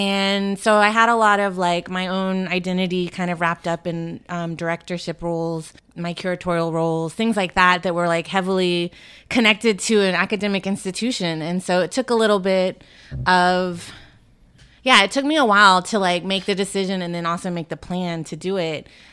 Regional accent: Austin, Texas, United States; So born and raised in Austin. I'm a Tejana that has roots here many generations.

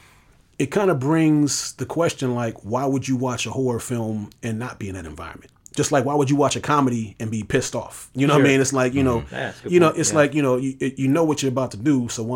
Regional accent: Illinois, United States; like I said, I was from Illinois.

